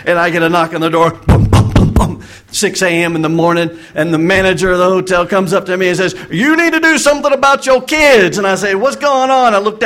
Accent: Florida, United States; So I grew up in the Panhandle, Florida, in Saunaville. We moved up here 2010.

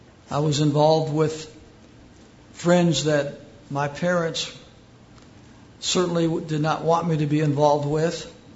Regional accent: LaPorte, Indiana, United States; a man by the name of Jack Cox came to my hometown of LaPorte, Indiana, and by faith started a brand new independent Baptist church.

